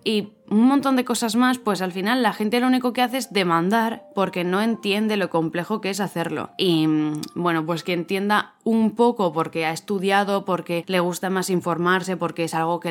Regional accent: Spain; Si es gratis, pa' la saca, que somos españoles.

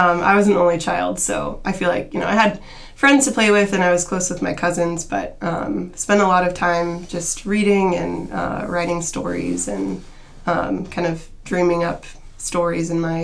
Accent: Phoenix, Arizona, United States; So, I'm from Phoenix, Arizona, which is, as Mr. Holt described the first time that he visited, basically Mars.

